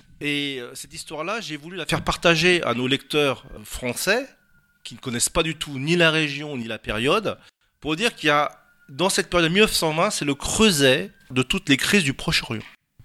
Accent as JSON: {"language": "French", "town": "Paris", "region": "Île-de-France", "country": "France", "tie": "born there", "said": "Mes racines sont aujourd'hui françaises, je suis né à Paris, dans le 15e arrondissement. Je suis très français"}